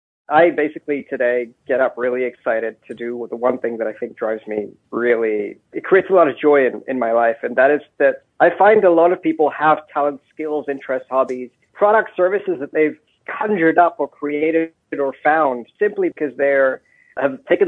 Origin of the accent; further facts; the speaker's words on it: United Kingdom; born there; But I'm born in the UK.